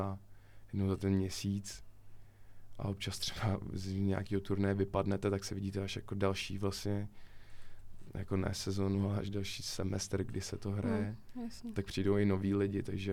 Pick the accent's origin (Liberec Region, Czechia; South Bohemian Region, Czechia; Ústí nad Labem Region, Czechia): South Bohemian Region, Czechia; České Budějovice; Já nejsem z Roudnýho, já jsem teda jako z Budějc, ale z Roudnýho nejsem.